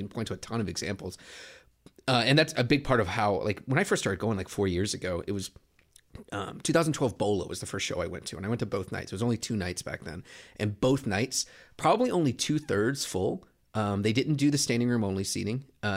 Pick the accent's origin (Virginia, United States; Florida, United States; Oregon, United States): Virginia, United States; No, I grew up in Virginia, so $12 for a pitcher doesn't sound that great to, like